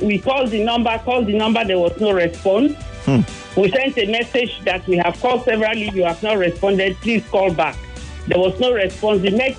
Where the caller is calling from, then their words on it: Aja, Lagos, Nigeria; I'm calling from Aja.